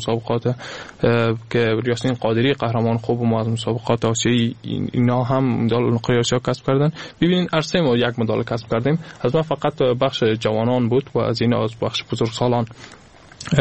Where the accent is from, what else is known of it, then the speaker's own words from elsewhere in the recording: Afghanistan; من از افغانستان هستم، از مردم افغانستان هستم.